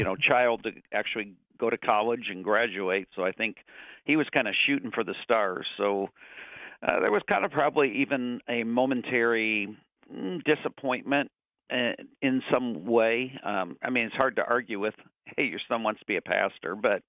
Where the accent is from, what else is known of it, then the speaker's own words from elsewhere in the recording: Detroit, Michigan, United States; also born or lived in Arkansas / Tennessee; But it, you know, growing up in Detroit and moving to a town of 315 was some transition.